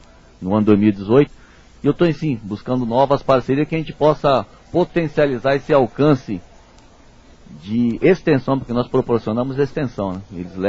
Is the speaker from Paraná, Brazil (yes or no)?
yes; Curitiba, Paraná, Brazil; sou de Curitiba, então não conhecia essa área